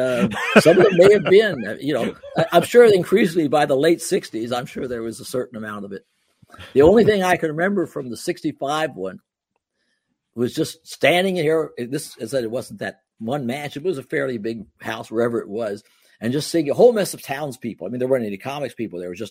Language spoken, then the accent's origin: English; Missouri, United States; now in New York, United States; You know, I mean, I came from Missouri, but I moved to New York.